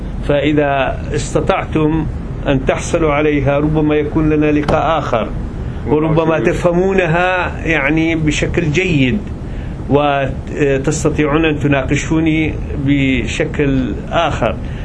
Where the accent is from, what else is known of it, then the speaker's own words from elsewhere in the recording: Iraq; فلا تستطيع أنت كعراقي، لا تستطيع أن تفكر بشيء خارج المآسي التي تحدث الآن في العراق.